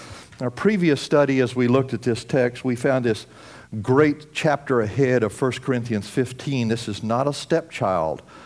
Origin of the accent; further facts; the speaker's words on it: Oklahoma, United States; also born or lived in Texas; I came from Oklahoma and Texas and that area